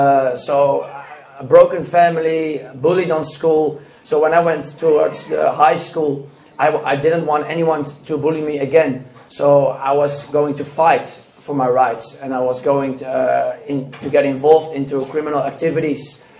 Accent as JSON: {"language": "English", "town": "Emmeloord", "region": "Flevoland", "country": "Netherlands", "tie": "born there", "second_language": "English", "said": "I'm a Dutchman, but I'm born out of a Turkish mother. I was born in Emmeloord, which is a small"}